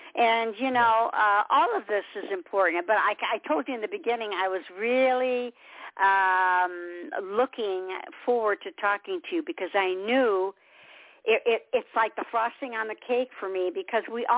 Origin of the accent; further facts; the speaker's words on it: Detroit, Michigan, United States; You know, I'm from Michigan, from Motown, Detroit.